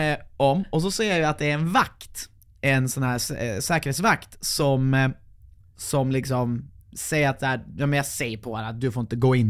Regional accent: Vindeln, Västerbotten County, Sweden; Och de är från Vinden, från där jag är från. Och ni som vet, ja, Vinden ligger 5 mil utanför Umeå

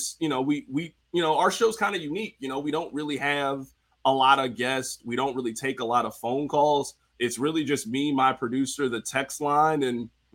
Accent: Kansas City, Missouri, United States; especially as like someone like born and raised in Kansas City. Like, I love Kansas City with all my heart

